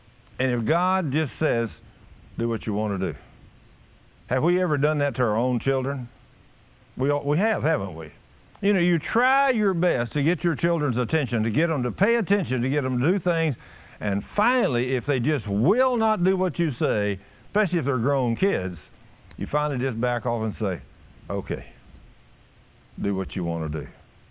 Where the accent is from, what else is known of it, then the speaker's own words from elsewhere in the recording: Texas, United States; Because we know, since we're from Texas, we know that a day or two it's going to be okay, right?